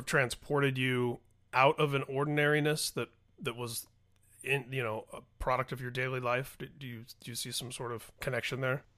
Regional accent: Indiana, United States; For me, I grew up in Indiana, which is, a pretty nowhere part of America, so-called flyover country.

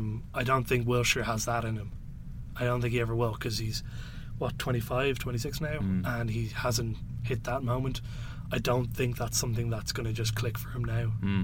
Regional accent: Ireland; No, because I'm Irish.

